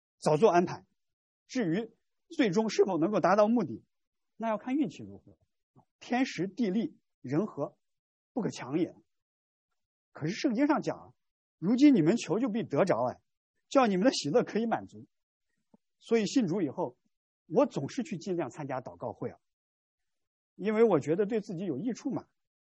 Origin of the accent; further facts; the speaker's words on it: China; moved away as an adult; 大约十几年以前，我从中国来到海外做博士后，